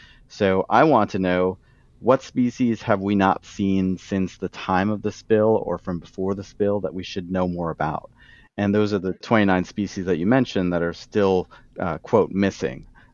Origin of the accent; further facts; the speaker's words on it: Canada; also born or lived in New York; now in United States; and I'm a Canadian who lived in New York for a long time before I moved here in 2008